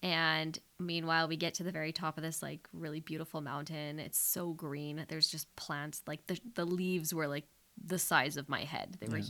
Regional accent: Canada; we're like, we're from Canada.

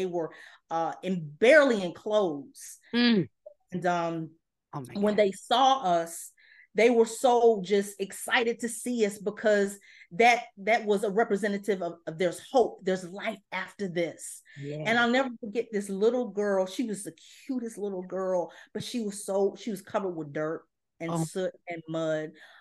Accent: Beckley, West Virginia, United States; I'm from a very small town in West Virginia. I'm from Beckley, West Virginia. And while I had a overall good upbringing

